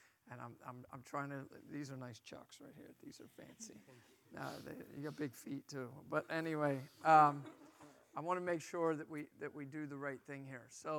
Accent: New Jersey, United States; And I am from New Jersey, hallelujah, the promised land. And I'm 54 years old.

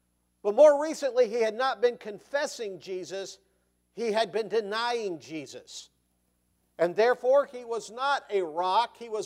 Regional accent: Ohio, United States; I grew up in Ohio

